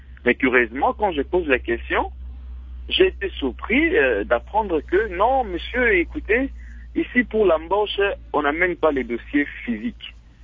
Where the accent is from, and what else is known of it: DR Congo